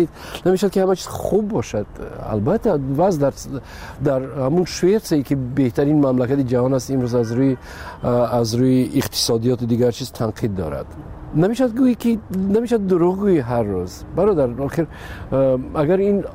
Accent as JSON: {"language": "Persian", "country": "Tajikistan", "said": "پیش از همه تاجیکستان وطن است. بله، این خانه ای من است و مادرم اینجاست، فرزندام اینجاست."}